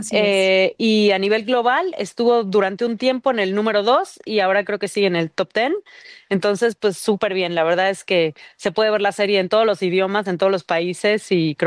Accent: Mexico; es importante nos sigamos cuestionando como mexicanos

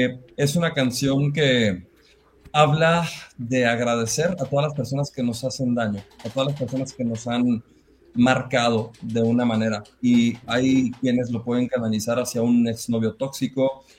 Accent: Monterrey, Nuevo León, Mexico; born there; now in Guadalajara, Mexico; Nací en Monterrey, vivo en Guadalajara, pero estoy aquí en CDMX todo el tiempo.

